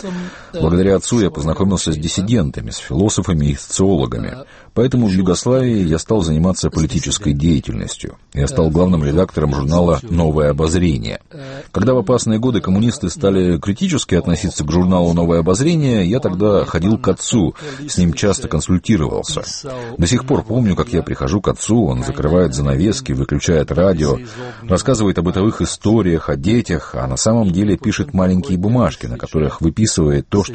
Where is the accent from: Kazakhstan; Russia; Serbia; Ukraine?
Serbia; Belgrade; also born or lived in Slovenia; Мои родители были словенцами, но мы с братом родились в Белграде. Там мы закончили школу, у нас было двуязычное детство, словенское и сербо-хорватское.